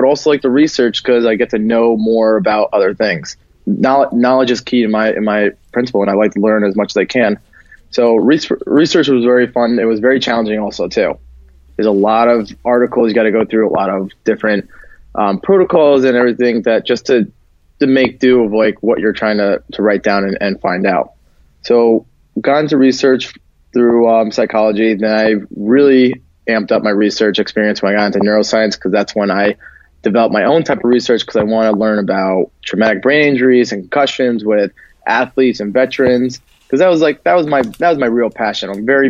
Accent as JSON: {"language": "English", "town": "Stamford", "region": "Connecticut", "country": "United States", "lives_now": "San Diego, United States", "said": "So I'm from Stamford, Connecticut. I just moved out here to San Diego since June."}